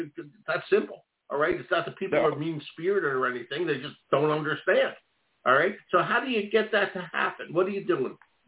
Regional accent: Philadelphia, Pennsylvania, United States; Yeah, I'm from Philadelphia. It reminded me of everything. I grew up in Philly

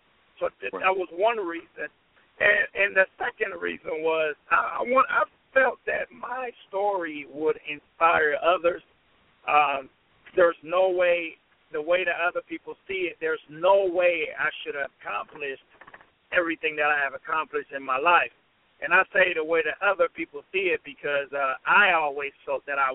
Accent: Panama City, Panamá, Panama; growing up in Panama City, Panama, I didn't grow up with much

